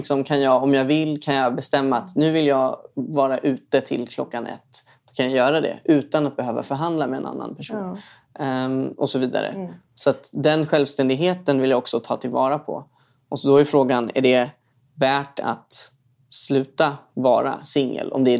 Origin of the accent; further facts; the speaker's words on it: Stockholm County, Sweden; Jag är född i Sverige, ja. Men mina föräldrar är inte härifrån.